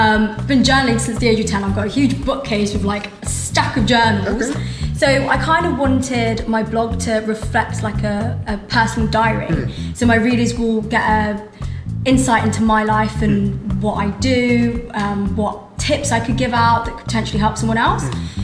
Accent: Leicester, East Midlands, United Kingdom; also born or lived in Birmingham; I'm 20 years old, and I was born in Birmingham and raised in Leicester. I still live in Leicester.

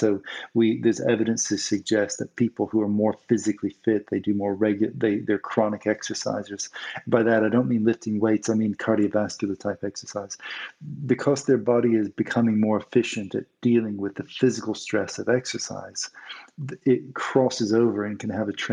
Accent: South Carolina, United States; moved away as an adult; now in United Kingdom; Yeah, I'm from South Carolina.

